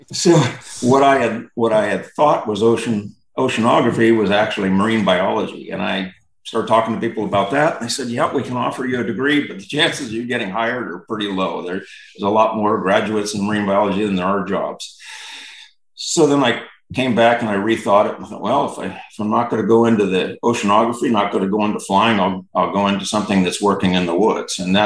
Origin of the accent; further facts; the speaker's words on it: Virginia, United States; also born or lived in California; moved from Virginia, or from California to Virginia, when I think I was about 13. So I you know, my formative years were in Virginia, Northern Virg